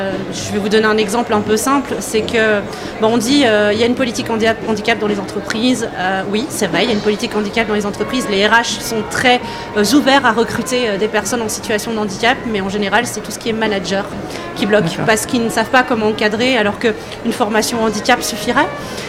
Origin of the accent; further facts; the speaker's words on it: Belgium; now in France; je viens de Belgique, donc je suis de la Belgique, je suis arrivée en France il y a quelques années